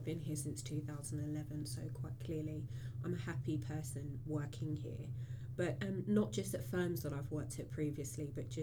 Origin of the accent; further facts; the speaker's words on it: Hackney, London, United Kingdom; I was brought up in Hackney in the 80s, so well before the regeneration that it's seen in the last 10 years. I come from a family where both parents were born outside of England, born in the West Indies, and immigrated here.